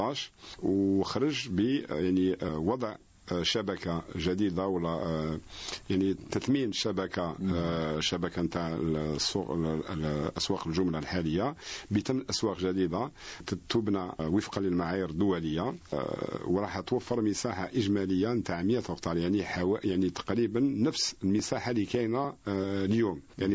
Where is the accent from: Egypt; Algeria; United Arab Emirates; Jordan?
Algeria; وإحنا كجزائريين يعني ما يخصنا والو باش نعملوا بنفس الكيفية